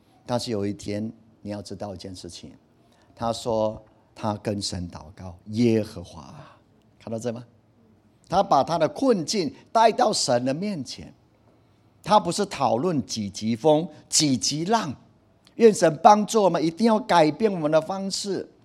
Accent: Taiwan; 我们台湾人是非常敬神的一个信仰的，到处都是。

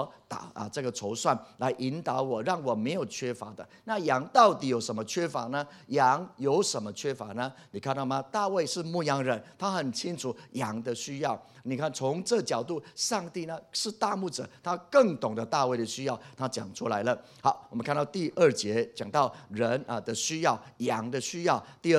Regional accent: Taiwan; 弟兄姐妹，我们台湾人很穷啊，为什么很穷呢？

